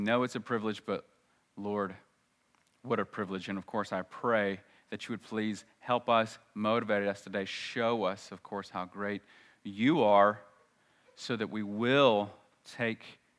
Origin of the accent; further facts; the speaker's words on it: Alabama, United States; born there; I was born here in Alabama, as a lot of you were.